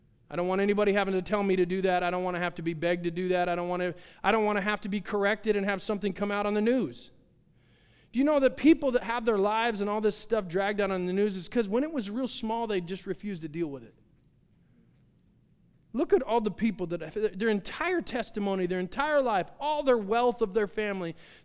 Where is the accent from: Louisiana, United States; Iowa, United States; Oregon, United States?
Oregon, United States; Corvallis; I grew up in a Pentecostal church. I grew up in AG in Corvallis.